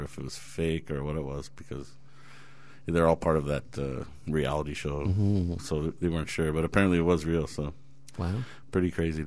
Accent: Scarborough, Ontario, Canada; also born or lived in Unionville, Ontario; I was 6 months to Scarborough, Ontario, and I lived there for about 10 years, and then we moved to Unionville, Ontario

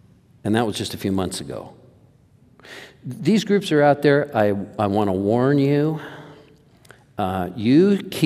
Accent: United States; I take it for granted because I was born and raised here.

